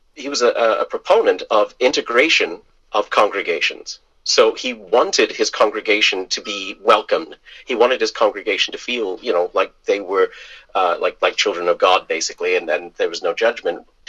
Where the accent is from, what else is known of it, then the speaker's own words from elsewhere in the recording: Scotland, United Kingdom; I'm originally from Scotland, my accent came out, you know, a little bit